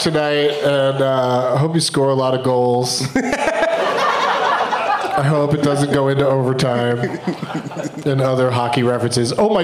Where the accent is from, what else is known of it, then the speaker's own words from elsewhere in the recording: San Diego, California, United States; I grew up in San Diego, where for a while we had the Gulls.